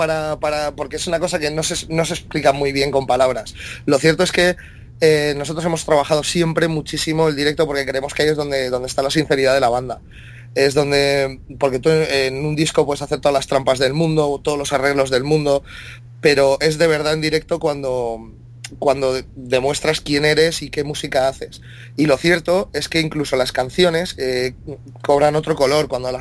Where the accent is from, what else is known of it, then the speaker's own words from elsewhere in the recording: Madrid, Community of Madrid, Spain; los dos Javis, Charly y yo, que somos de aquí de Madrid